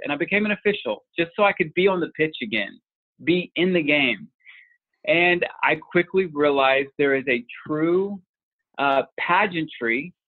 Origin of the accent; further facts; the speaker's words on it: Tulsa, Oklahoma, United States; I grew up in a suburb of Tulsa, Oklahoma, and I was at a very young age, into soccer